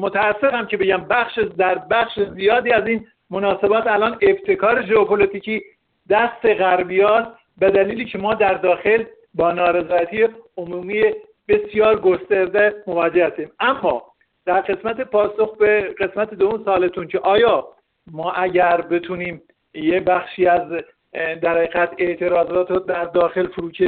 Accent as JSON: {"language": "Persian", "country": "Iran", "said": "واقعیتش دیگه ما ایرانی هستیم، منافع ملی کشورمون رو باید در نظر بگیریم."}